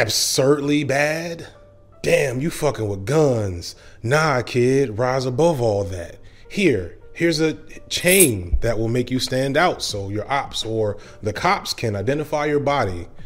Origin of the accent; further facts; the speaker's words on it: Illinois, United States; I remembered seeing it when I was a little boy, his same age, growing up in the Chicago suburbs.